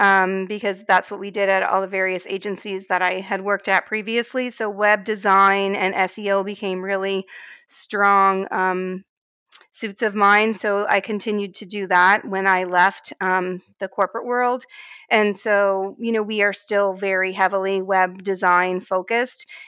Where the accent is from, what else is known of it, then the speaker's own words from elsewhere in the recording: Canada; moved away as an adult; now in United States; I came here from Canada in my early 20s to come work for an agency in Portland, Maine.